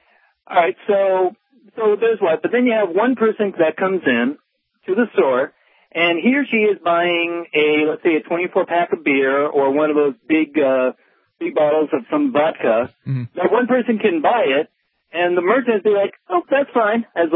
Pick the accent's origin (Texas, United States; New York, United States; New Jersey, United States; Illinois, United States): Illinois, United States; Chicago; now in Florida, United States; Now, I've only lived in Florida. I came from Chicago. I've only lived in Florida for about 5 years.